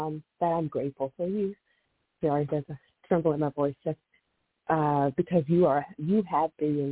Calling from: Maryland, United States; I'm calling from Maryland.

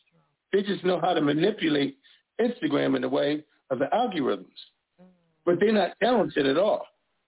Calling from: Philadelphia, Pennsylvania, United States; I'm calling from Philly.

